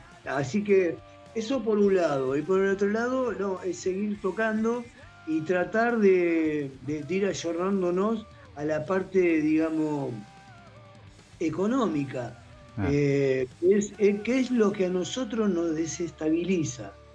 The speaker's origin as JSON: {"language": "Spanish", "region": "Santiago del Estero", "country": "Argentina", "said": "Yo vengo de Santiago del Estero y me pongo a hablar con gente, digamos, nativa."}